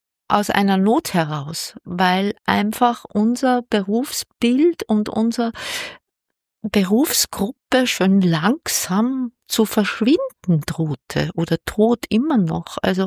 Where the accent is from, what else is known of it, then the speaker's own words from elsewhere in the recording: Austria; Auch als Österreicherin fällt mir die Beantwortung der Frage etwas schwer.